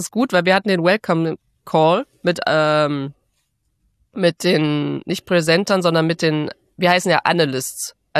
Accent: Germany; Und ich habe mich ertappt, wie ich so als Deutsche da drin sitze.

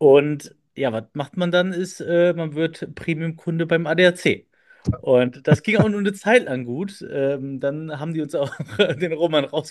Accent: Cologne, North Rhine-Westphalia, Germany; ich bin eine Kölsche Jung, aus Köln gebürtig, dann nach Aachen gezogen für mein Studium an der RWTH Aachen

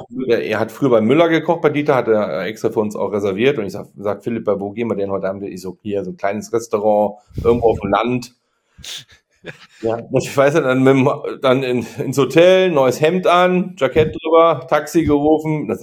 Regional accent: Leverkusen, North Rhine-Westphalia, Germany; Und ich bin aus Leverkusen.

